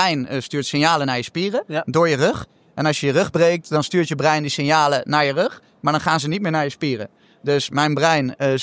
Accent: Nijmegen, Gelderland, Netherlands; now in Utrecht, Netherlands; Ik ben 30 jaar, geboren en getogen in Nijmegen, maar ik woon al 11 jaar in Utrecht.

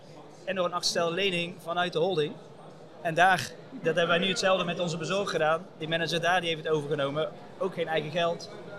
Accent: Oosterhout, North Brabant, Netherlands; Dus wij komen wel altijd uit Oosterhout.

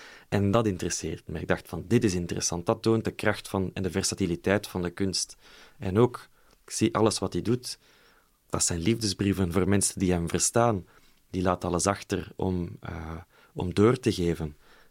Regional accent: Belgium; Maar ook als Belg.

